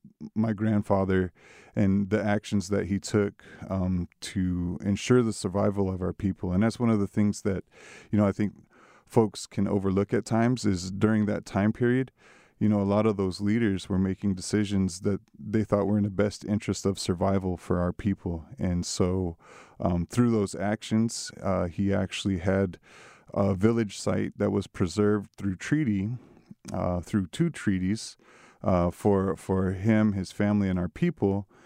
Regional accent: Kansas, United States; Myself, I'm originally from Kansas, you know, grew up on the reservation with my grandparents there

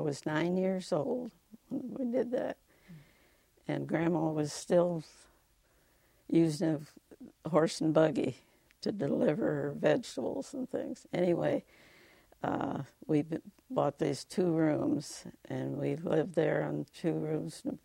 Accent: Illinois, United States; also born or lived in River Rouge; that's why I was born in River Rouge, suburb of Detroit, Michigan, and that's why I came right back to Illinois. I was just a baby when I came back

